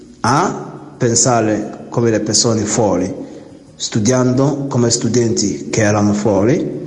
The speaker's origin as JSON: {"language": "Italian", "country": "Nigeria", "second_language": "Italian", "said": "vengo da Biafra"}